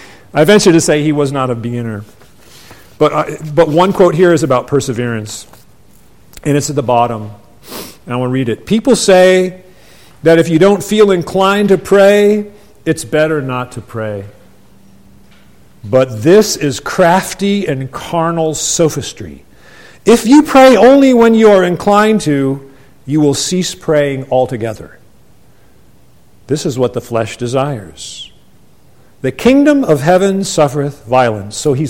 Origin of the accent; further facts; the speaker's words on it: Hawaii, United States; also born or lived in California; I grew up in Hawaii, so we didn't have snow, you know, but we moved to California.